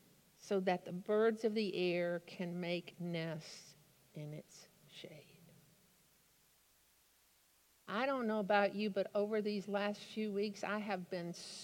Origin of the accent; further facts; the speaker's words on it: Texas, United States; And I'm from Texas, and I don't know heck about mustard seeds and shrubs.